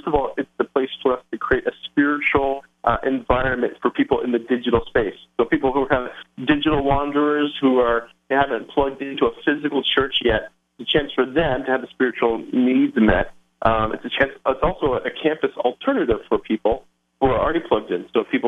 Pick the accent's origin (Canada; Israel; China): Canada; now in Hunterdon County, United States; and we live here in Hunterdon County, New Jersey. I am a Canadian, so you might hear some outs and abouts as we speak.